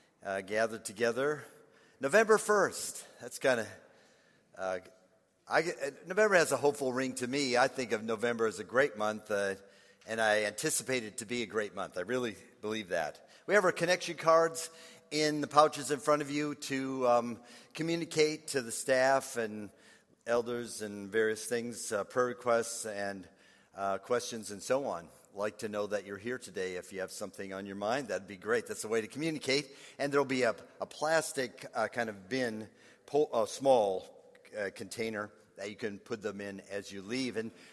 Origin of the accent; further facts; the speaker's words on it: Minneapolis, Minnesota, United States; they were from a mission group stationed in Minneapolis, Minnesota, and that was my hometown back then.